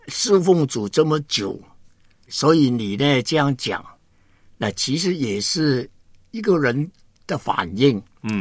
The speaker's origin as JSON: {"language": "Chinese", "country": "Hong Kong", "tie": "born or raised there", "said": "因为我在香港出生，在香港长大"}